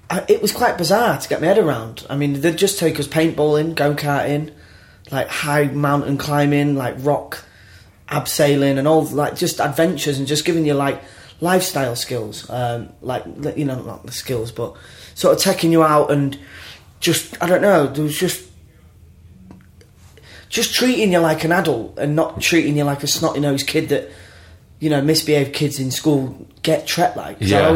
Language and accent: English; Grimsby, Yorkshire and the Humber, United Kingdom; because I was brought up in Grimsby, and it's not the sort of... It's a rough town, and I was in a rough area of a rough town